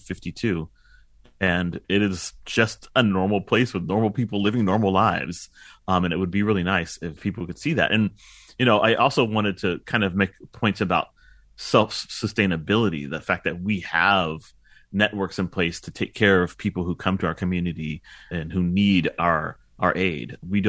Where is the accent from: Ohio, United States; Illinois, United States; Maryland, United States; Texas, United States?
Texas, United States; McAllen; like my trips to Reynosa when I was growing up in McAllen with my dad to visit family and friends